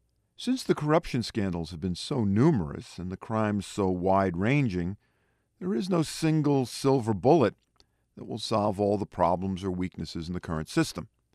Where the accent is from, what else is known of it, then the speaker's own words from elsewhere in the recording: New York, United States; As a New Yorker, it is the latest in a nauseating string of scandals.